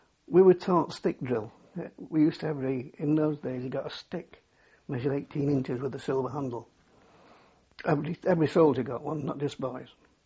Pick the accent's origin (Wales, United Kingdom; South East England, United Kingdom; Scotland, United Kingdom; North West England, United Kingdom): North West England, United Kingdom; Stockport; born there; I was born here in Stockport.